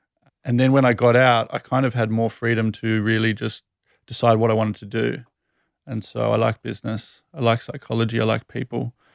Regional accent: Sydney, New South Wales, Australia; also born or lived in United Kingdom; Sydney, born and raised.

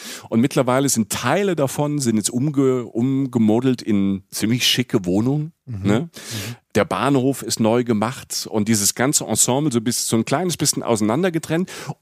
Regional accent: Rhineland-Palatinate, Germany; ich bin in Rapsfeldern auch groß geworden, in der Pfalz

